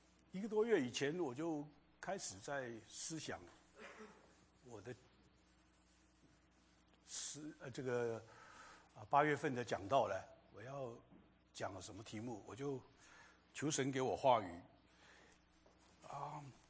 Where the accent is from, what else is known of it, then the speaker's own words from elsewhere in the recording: China; 这个就让我想起来，我们中国人对于宇宙的看法。